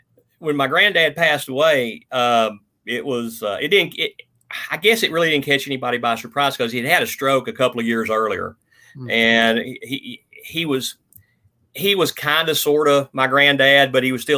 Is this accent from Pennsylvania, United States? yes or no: no; Knoxville, Tennessee, United States; the county, you know, even when I was growing up in Knoxville, it wasn't like it is now.